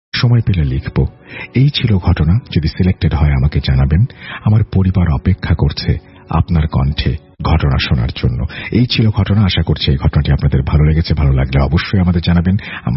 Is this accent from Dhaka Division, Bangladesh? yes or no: no; Rajshahi, Rajshahi Division, Bangladesh; আমি এই এলাকায় বড় হয়েছি, আমার দাদাবাড়ি এই এলাকায়।